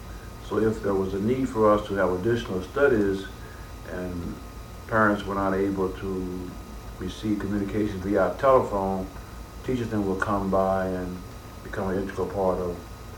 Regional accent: Henderson, Kentucky, United States; born there; I was born in 1934 in the city of Henderson, Kentucky.

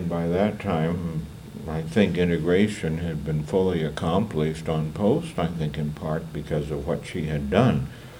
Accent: California, United States; now in Louisville, United States; I grew up in California.

